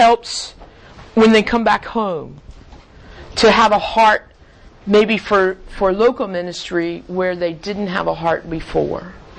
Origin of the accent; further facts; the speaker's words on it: Miami, Florida, United States; moved away as an adult; I was born and raised in Miami, Florida, for years, and lived there to my mid-30s. And then my ancestry was from a small town in South Georgia. And that's where I live now.